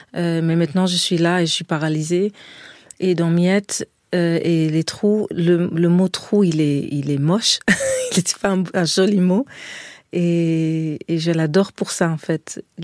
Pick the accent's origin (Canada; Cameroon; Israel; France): Israel; du fait que j'ai été élevée en Israël et qu'il y a quelque chose de très direct dans cette langue-là aussi.